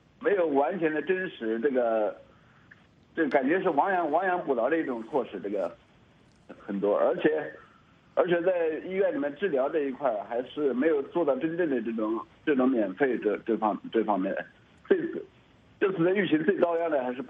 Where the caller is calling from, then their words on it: Jiangsu, China; 我是来自江苏的